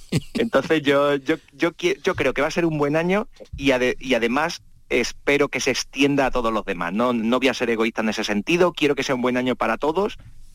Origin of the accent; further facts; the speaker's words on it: Seville, Andalusia, Spain; yo soy de Sevilla